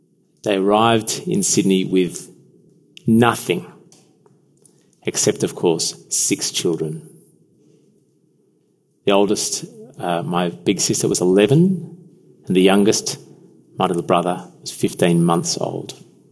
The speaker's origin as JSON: {"language": "English", "country": "Uganda", "tie": "born there", "said": "As some of you know, I was born in Uganda, a small country in East Africa, in 1968."}